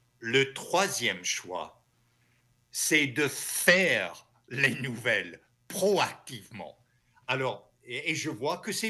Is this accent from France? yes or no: no; United States; En tant qu'Américain, je vais revenir sur cela.